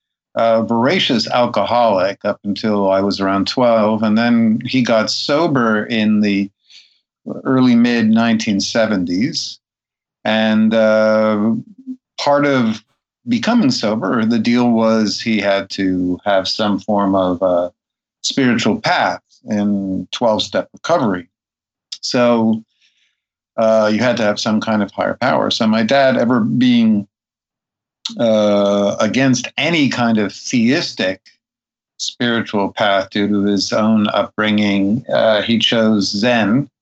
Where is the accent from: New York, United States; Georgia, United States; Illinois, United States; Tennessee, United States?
New York, United States; Manhattan; born there; now in Brooklyn, United States; I live in Brooklyn, but in New York City, I should say. I was born in the way upper west side of Manhattan.